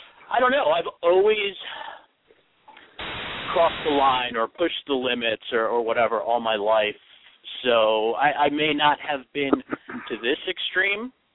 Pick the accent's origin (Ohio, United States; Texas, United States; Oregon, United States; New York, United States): New York, United States; also born or lived in New Jersey; now in Los Angeles, United States; I mean, I grew up in New York and New Jersey, and now I've been in L.A. for the past 15 years or so, but I found a place where I'm comfortable.